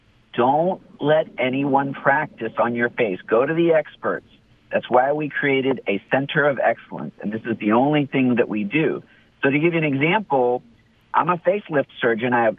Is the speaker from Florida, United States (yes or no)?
yes; Tampa, Florida, United States; So grew up in Tampa, went to Lato High School, USF for my undergraduate honors progr